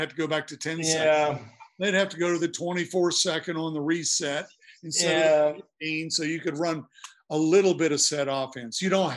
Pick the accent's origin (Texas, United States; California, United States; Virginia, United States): Virginia, United States; Blacksburg; Well, you know, I did a Steph story, and I'm from Blacksburg.